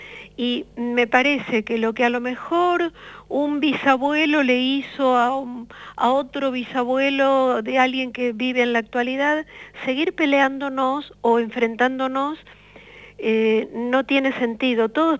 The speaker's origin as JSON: {"language": "Spanish", "town": "Florencio Varela", "region": "Buenos Aires Province", "country": "Argentina", "tie": "born there", "said": "Yo nací en Florencio Varela, los pagos de Guillermo Enrique Hudson, que me hace sentir muy orgullosa, aunque no sea más que compartir el pago"}